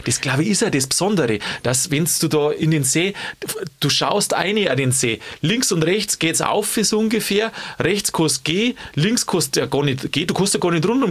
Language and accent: German; Bavaria, Germany; Weil halt natürlich auch viel bei uns in Oberbayern hier unten sind.